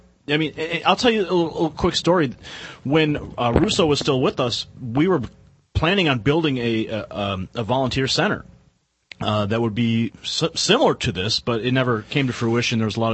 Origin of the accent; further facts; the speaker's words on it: Chicago, Illinois, United States; out in Chicago, that's just something you don't see. I mean, people have been trained so much up there to fear guns and to be, you know, just to, at least in the cultures that I've grown up